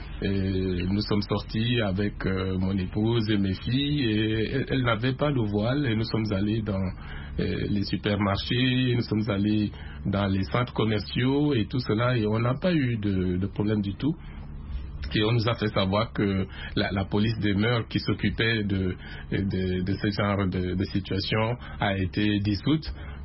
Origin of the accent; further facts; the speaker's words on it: Garoua, North, Cameroon; moi j'ai grandi à Garoua, qui est dans le nord du Cameroun et qui est une ville musulmane. Donc j'ai vécu en milieu musulman, j'ai des amis et même des parents musulmans